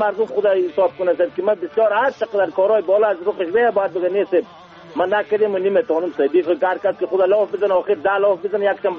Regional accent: Bamyan, Afghanistan; من خودی من از بامیان هستم

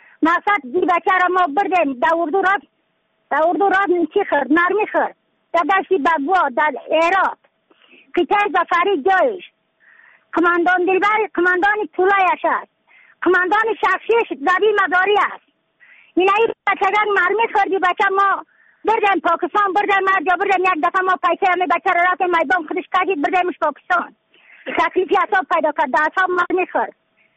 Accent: Badakhshan, Afghanistan; از بدخشان هستم، مرکز بدخشان

